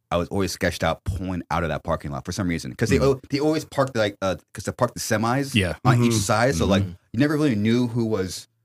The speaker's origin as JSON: {"language": "English", "town": "Corona", "region": "California", "country": "United States", "tie": "born or raised there", "said": "And I have a close family member in my hometown, Corona, that I always see because he's homeless."}